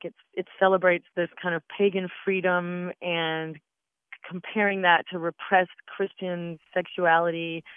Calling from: Henderson, North Carolina, United States; I'm calling from Henderson, North Carolina.

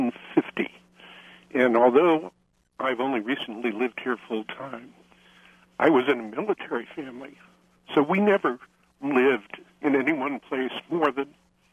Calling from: Southbury, Connecticut, United States; Hello, Faith. I'm calling from Southbury.

